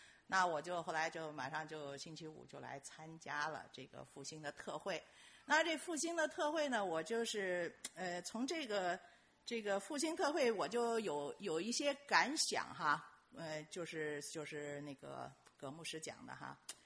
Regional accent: Beijing, China; accent: Beijing; 这话呢，其实在我们北京话里头是很形象的

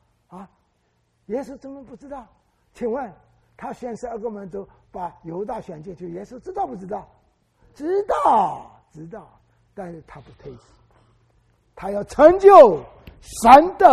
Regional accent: Wenzhou, Zhejiang, China; 今天温州是东方的耶路撒冷，是我的家乡。

